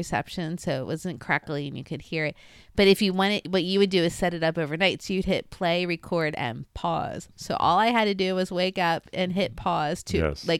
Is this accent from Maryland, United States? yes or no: yes; Baltimore, Maryland, United States; And then I was from Baltimore, so we would go down to Baltimore and see family.